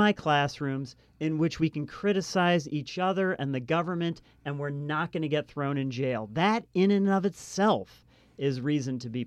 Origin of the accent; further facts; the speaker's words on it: United States; I'm extremely proud of being an American.